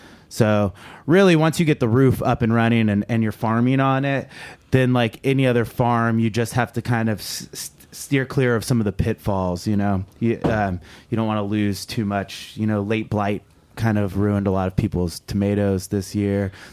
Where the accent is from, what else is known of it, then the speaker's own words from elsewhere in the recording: California, United States; You know, I'm from California. We know what goes on in hydroponics.